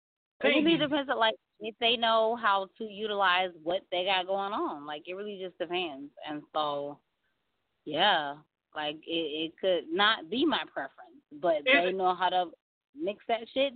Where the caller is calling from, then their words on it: Orlando, Florida, United States; So I'm calling from Orlando, Florida.